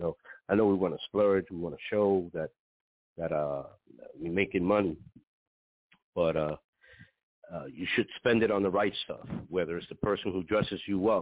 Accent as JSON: {"language": "English", "town": "Bronx", "region": "New York", "country": "United States", "said": "I'm not a stationary person. I'm originally from the Bronx."}